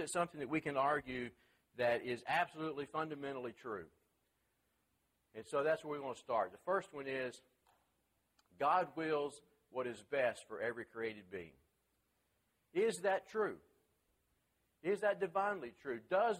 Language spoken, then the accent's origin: English; Tennessee, United States; They didn't have logic when I was growing up in Middle Tennessee, so I never got that far.